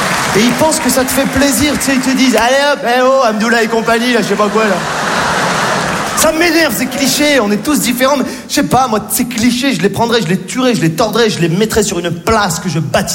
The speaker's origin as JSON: {"language": "French", "country": "Morocco", "tie": "born there", "said": "Je suis né au Maroc."}